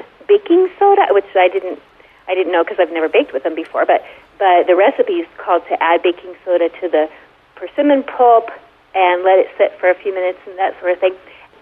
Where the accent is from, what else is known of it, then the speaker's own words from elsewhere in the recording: Missouri, United States; now in Durango, United States; So I grew up in Missouri, and my grandfather had a persimmon tree.